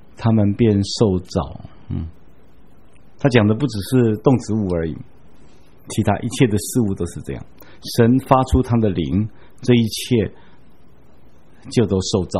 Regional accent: Taiwan; 我们小时候在台湾最常看到的牛是有两种

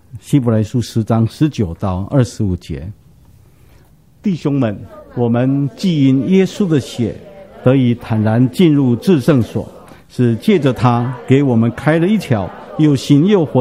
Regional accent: Taiwan; 我们台湾人可能比较穷吧，我们是杀鸡杀鸭哈。

